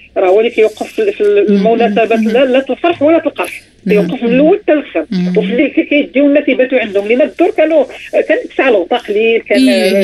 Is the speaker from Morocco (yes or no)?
yes; Marrakesh, Marrakesh-Safi, Morocco; حيت حنا عندنا في مراكش كانت عندنا واحد العادة في مراكش